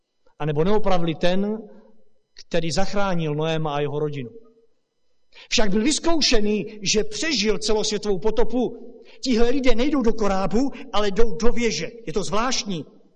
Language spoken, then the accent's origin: Czech; Romania; Víte, z Rumunska, odkud pocházím, tak jsem tak trochu svědkem této obavy